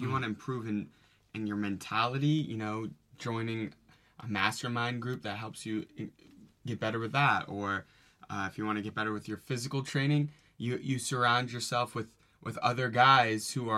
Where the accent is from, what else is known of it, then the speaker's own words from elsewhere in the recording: Virginia, United States; Yeah, so my hometown is in Virginia in the U.S.